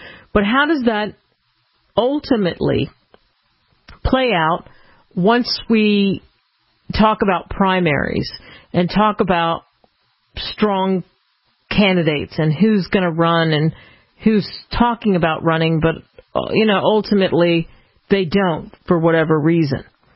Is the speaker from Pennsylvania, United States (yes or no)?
yes; Pennsylvania, United States; I grew up outside of Philadelphia. I can't tell you how many times I walked by that Liberty Bell.